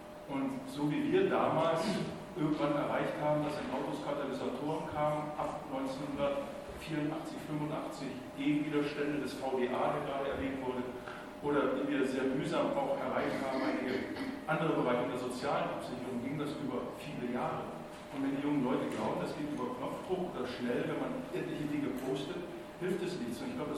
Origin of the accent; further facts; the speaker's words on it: Elmau, Bavaria, Germany; Ich bin in Elmau damals aufgewachsen, keine freie Reichsstadt wie Aalen, sondern ganz katholisch. Ich bin als Protestant damals in Elmau